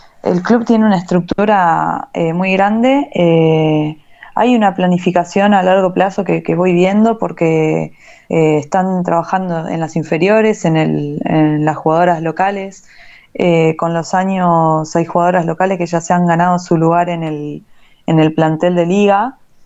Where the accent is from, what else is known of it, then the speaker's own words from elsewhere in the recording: Alejandro Korn, Buenos Aires Province, Argentina; yo soy vecina, soy de Alejandro Cor.